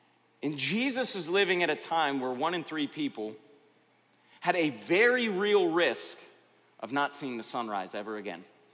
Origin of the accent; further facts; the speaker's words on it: Georgia, United States; And again, I grew up in Georgia. We had a saying out there back in the day, that dog don't hunt.